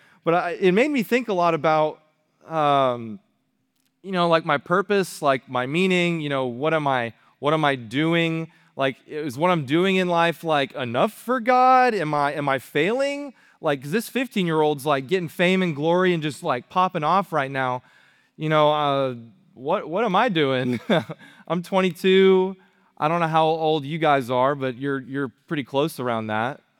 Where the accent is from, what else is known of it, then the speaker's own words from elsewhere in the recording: Arlington, Texas, United States; But I'm up from Arlington, Texas. That's where I come from. It's right next to Dallas.